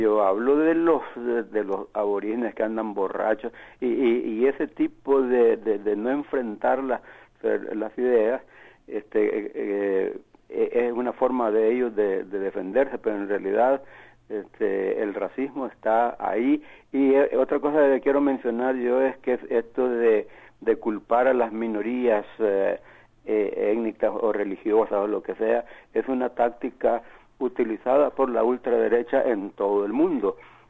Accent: El Salvador; now in Australia; Y para nosotros, yo soy salvadoreño, fue preocupante nuevamente

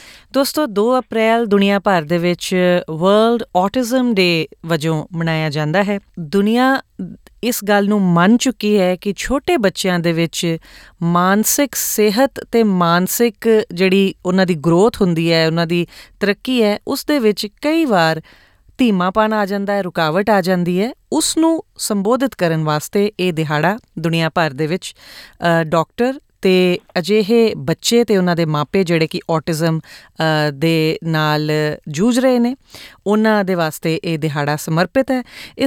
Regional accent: Punjab, India; now in Australia; ਸਾਡੇ ਭਾਰਤੀ ਸਮਾਜ ਦੇ ਵਿੱਚ, ਖਾਸ ਤੌਰ 'ਤੇ ਪੰਜਾਬੀ ਸਮਾਜ 'ਚ, ਬੇਸ਼ੱਕ ਅਸੀਂ ਆਸਟ੍ਰੇਲੀਆ ਦੇ ਵਿੱਚ ਰਹਿ ਰਹੇ ਹਾਂ

